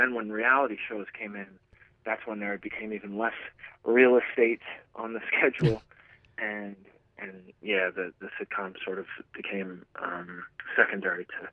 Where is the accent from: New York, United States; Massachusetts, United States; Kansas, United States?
Massachusetts, United States; Boston; Before that, I was not a headliner other than in my hometown, which is Boston.